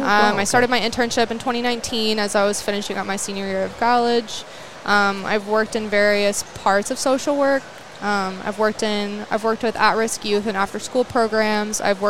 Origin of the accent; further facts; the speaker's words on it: Sanger, Texas, United States; Yes. I grew up here, actually. I grew up in Sanger, so okay. I've always been around here.